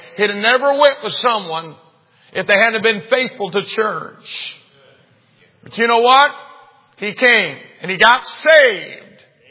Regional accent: Brazil, Indiana, United States; also born or lived in Greencastle, Indiana; We moved from Greencastle, Indiana to Brazil, Indiana. My dad bought a little mini farm, and across the street from us … unchurched, unsaved, four little kids. I was 5 years of age.

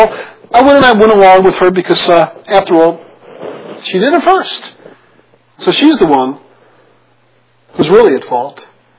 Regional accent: Brooklyn, New York, United States; I remember growing up in Brooklyn, New York, we all lived in these row houses

